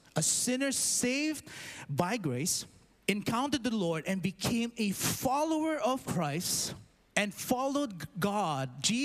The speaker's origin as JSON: {"language": "English", "region": "Dubai", "country": "United Arab Emirates", "tie": "born or raised there", "said": "I grew up in Dubai."}